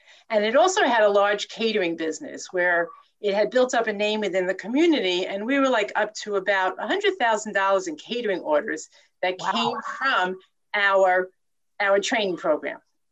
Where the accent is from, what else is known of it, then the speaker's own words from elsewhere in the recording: Cherry Hill, New Jersey, United States; from South Jersey in Cherry Hill